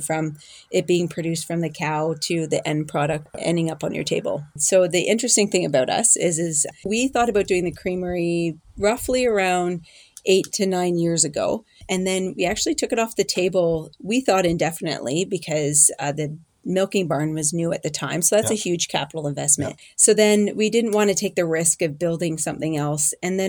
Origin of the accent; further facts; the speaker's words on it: Chatham-Kent, Ontario, Canada; So I was raised down in Chatham, Kent, on a farm down there.